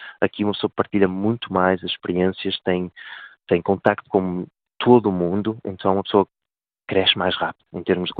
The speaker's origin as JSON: {"language": "Portuguese", "country": "Portugal", "said": "sou português"}